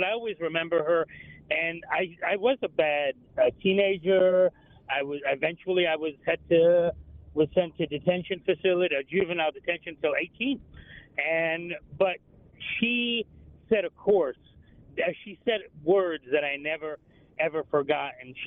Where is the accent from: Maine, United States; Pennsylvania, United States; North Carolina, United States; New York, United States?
New York, United States; Brooklyn; now in Columbus, United States; I'm also from Brooklyn, and I went to PSA in the Heights, in Brooklyn Heights, and I was a very bad, bad, bad child.